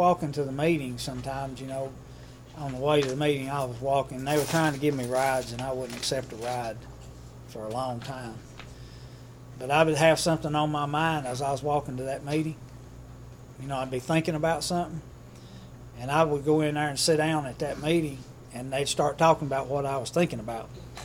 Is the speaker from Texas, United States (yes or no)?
no; Kingsport, Tennessee, United States; now in Nashville, United States; I'm from Kingsport to Nashville, so I moved down here with her.